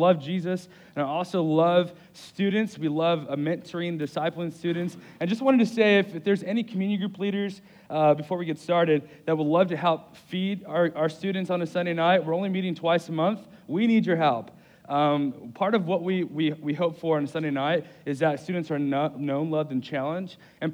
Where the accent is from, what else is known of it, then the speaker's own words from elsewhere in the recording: Compton, California, United States; moved away as an adult; now in Morehead City, United States; I moved from Los Angeles about 6 years ago, grew up in L.A. Actually, in Compton is where I grew up for most of my life. And moved here.